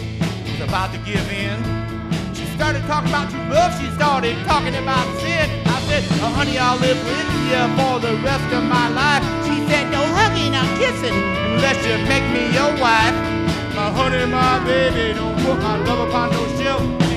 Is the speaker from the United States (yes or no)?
yes; Ypsilanti, Michigan, United States; We're from Ypsilanti, not Ann Arbor.